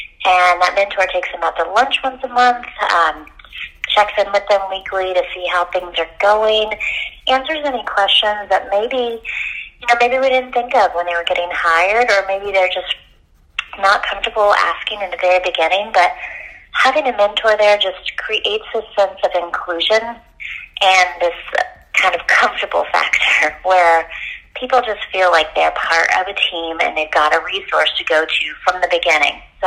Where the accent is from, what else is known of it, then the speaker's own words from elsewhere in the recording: Plant City, Florida, United States; moved away; also born or lived in Massachusetts; I grew up in Florida. So I went to a small school in Plant City, Florida, and then we moved up to Massachusetts, and I attended Baypath University for my associate's and bachelor's degree.